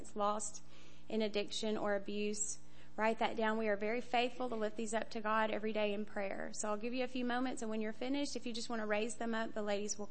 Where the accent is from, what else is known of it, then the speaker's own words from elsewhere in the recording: Tyler, Texas, United States; I'm 35 years old. I'm from Tyler, Texas, and I'm a graduate of Teen Challenge.